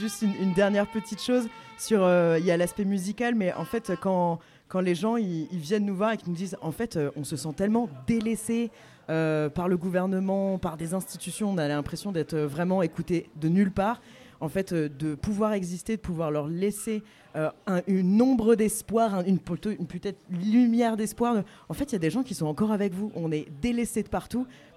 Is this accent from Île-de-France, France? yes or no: no; Brittany, France; je suis pas originaire du sud de la France, je suis de Bretagne